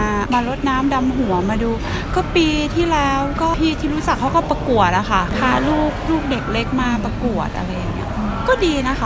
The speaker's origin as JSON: {"language": "Thai", "region": "Chiang Mai", "country": "Thailand", "lives_now": "Melbourne, Australia", "said": "หนูอยู่เชียงใหม"}